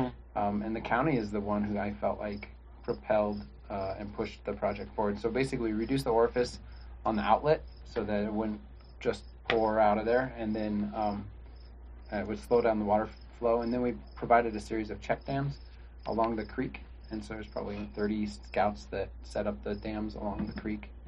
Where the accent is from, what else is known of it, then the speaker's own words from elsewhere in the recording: Pacific Northwest, United States; growing up in the Pacific Northwest, it certainly wasn't every year.